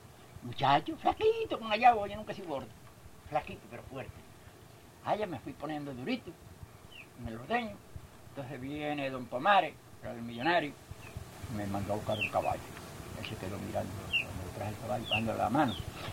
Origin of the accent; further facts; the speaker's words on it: Manzanillo, Granma, Cuba; yo soy nacido en Manzanillo, criado en las ganaderías de edad de 10 años.